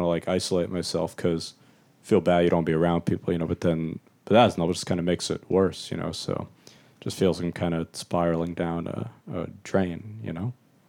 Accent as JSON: {"language": "English", "town": "New York City", "region": "New York", "country": "United States", "said": "I'm from New York City. That's just not the place to deal with that, you know?"}